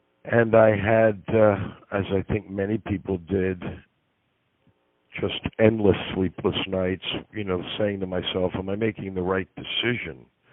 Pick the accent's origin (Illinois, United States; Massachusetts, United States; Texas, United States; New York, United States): New York, United States; I came from humble beginnings when I grew up in New York.